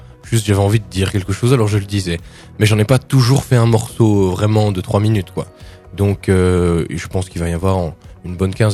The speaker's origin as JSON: {"language": "French", "country": "Belgium", "said": "boire ma petite bière en tant que bon belge"}